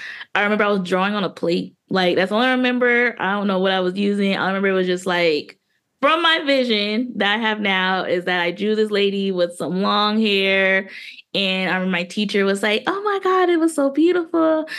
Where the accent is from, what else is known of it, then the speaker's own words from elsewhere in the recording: Pomona, California, United States; I am from Pomona, California.